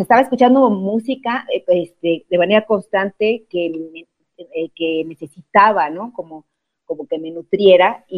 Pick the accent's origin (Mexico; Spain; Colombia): Mexico; soy mitad norteña y mitad veracruzana, que si la abuela era afrodescendiente